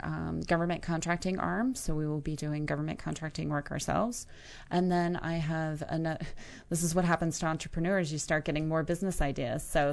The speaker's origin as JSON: {"language": "English", "town": "Norfolk", "region": "Virginia", "country": "United States", "tie": "born or raised there", "said": "I grew up in Norfolk, Virginia Beach area."}